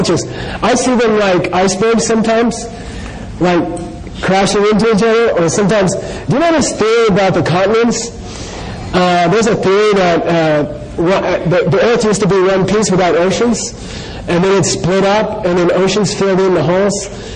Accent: Phoenix, Arizona, United States; I grew up a Christian, right? I grew up in Phoenix, not far from here. I went to All Saints Church, you know?

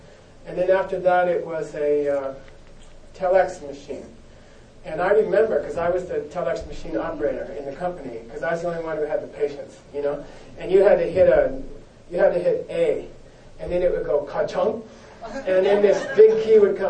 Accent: United States; moved away as an adult; I came to the monastery, I came from America, I got out of America, I got out of business, I got out of the whole rat race. I'm sitting in this Tibetan monastery

